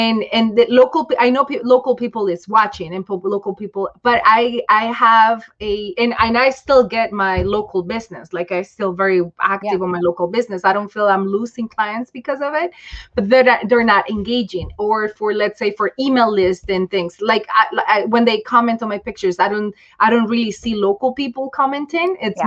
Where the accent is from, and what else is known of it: Toronto, Ontario, Canada